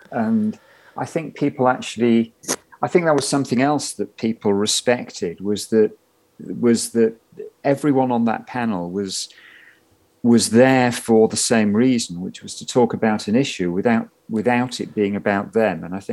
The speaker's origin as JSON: {"language": "English", "region": "Yorkshire and the Humber", "country": "United Kingdom", "said": "I apologise for this as a Yorkshireman"}